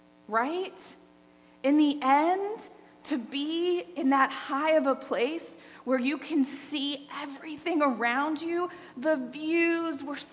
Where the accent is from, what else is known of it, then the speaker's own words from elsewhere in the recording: Charleston, South Carolina, United States; I was from Charleston. Zero sea level.